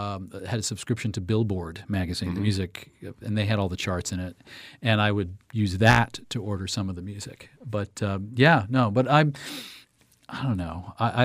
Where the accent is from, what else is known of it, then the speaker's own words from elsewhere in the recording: Madagascar; I grew up in part in Madagascar.